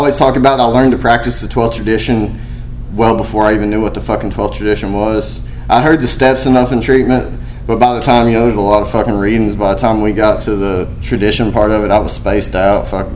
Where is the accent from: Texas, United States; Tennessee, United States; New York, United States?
Tennessee, United States; I'm from East Tennessee.